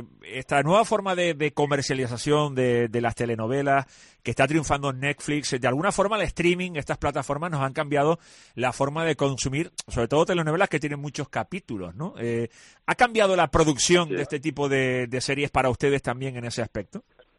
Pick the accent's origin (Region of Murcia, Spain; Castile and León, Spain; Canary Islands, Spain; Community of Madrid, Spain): Canary Islands, Spain; aquí en Canarias más, porque a nosotros nos une con ustedes el acento, ¿no? Como bien sabes que tenemos, hablamos casi como los cubanos, muy parecido a los venezolanos también.